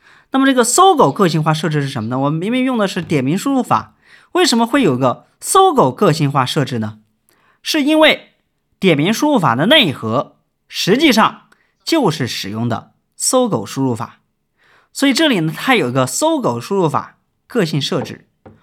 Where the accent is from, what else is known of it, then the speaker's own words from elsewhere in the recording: Sichuan, China; 尤其是比如一些讲粤语还有我们四川人讲四川话的朋友啊